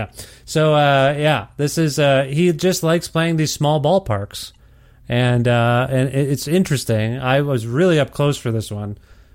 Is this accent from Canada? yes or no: yes; Guelph, Ontario, Canada; I'm from Ontario originally, and I lived in Guelph, Ontario, which is about 4 hour drive to Detroit, 5 hour drive to Detroit.